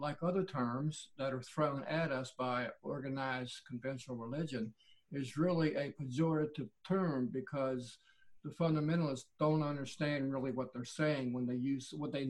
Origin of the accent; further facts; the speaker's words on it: the South, United States; And of course, we're from the South, so we speak Southern. That's an entirely different language.